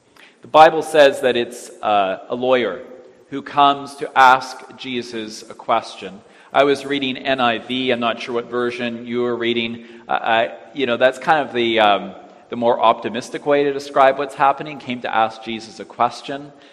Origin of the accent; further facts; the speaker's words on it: Winnipeg, Manitoba, Canada; in my hometown of Winnipeg many years ago.